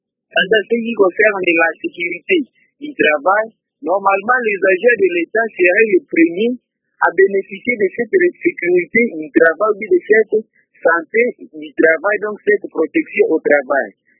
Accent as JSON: {"language": "French", "country": "DR Congo", "said": "chez nous en RDC"}